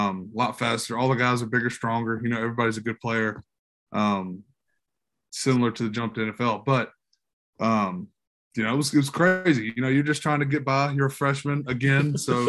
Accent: Monroe, Louisiana, United States; Yeah, originally, you know, from Monroe, Louisiana, little northeast corner of Louisiana, you know, kind of a small town

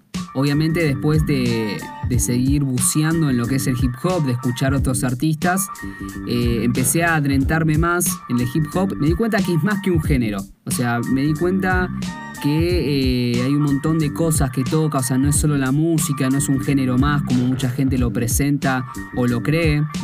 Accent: Lanús, Buenos Aires Province, Argentina; tengo 22 años, soy de Buenos Aires, Argentina, específicamente de Lanús, de Zona

